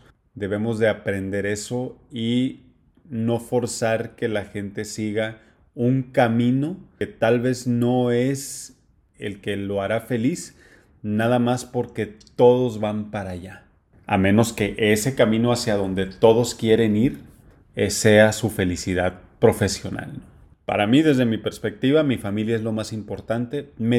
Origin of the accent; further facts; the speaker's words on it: Sinaloa, Mexico; Plebes, ¿no? Término de Sinaloa de donde soy.